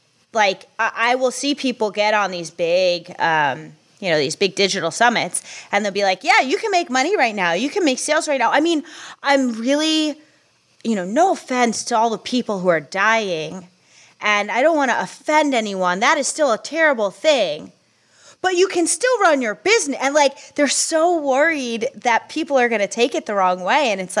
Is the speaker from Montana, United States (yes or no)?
no; New York, United States; Well, I'm ballsy. I'm from New York. I say it like it is.